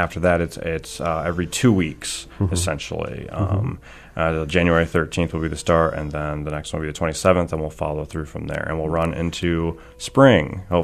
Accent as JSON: {"language": "English", "region": "Michigan", "country": "United States", "said": "Originally from Michigan"}